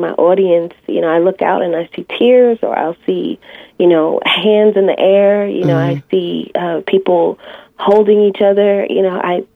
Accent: Philadelphia, Pennsylvania, United States; Blues Babe Foundation is what was created to assist people from North Philadelphia. I'm from North Philadelphia.

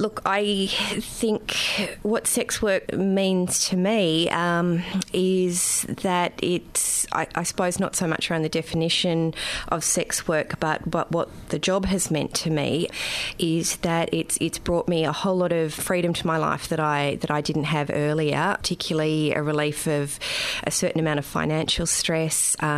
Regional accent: Melbourne, Victoria, Australia; I'm 38. I'm a sex worker. I'm originally from Melbourne, but have been living and working in other parts of Australia for the last 6 months.

